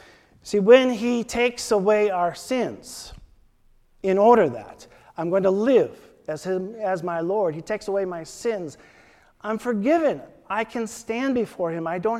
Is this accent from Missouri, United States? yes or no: no; Wisconsin, United States; Some of you know that I'm from Wisconsin.